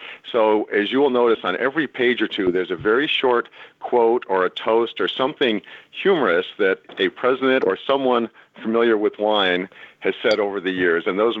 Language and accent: English; California, United States; Well, I grew up in California, where at a time when the California wine business was kind of on the rise.